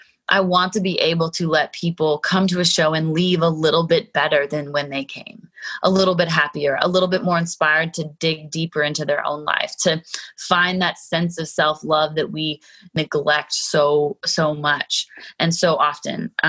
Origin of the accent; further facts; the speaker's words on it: Calgary, Alberta, Canada; I was born and raised in Calgary, and anytime I come to Denver, it reminds me of home so much because you can see the Rocky Mountains from your kitchen window.